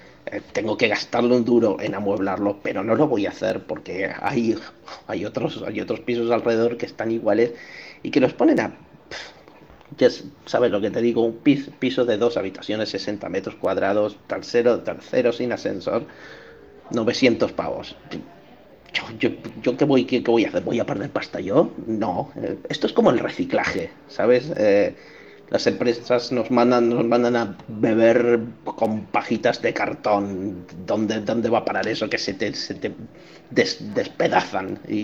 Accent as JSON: {"language": "Spanish", "town": "Benaguasil", "region": "Valencian Community", "country": "Spain", "said": "de Benaguasil"}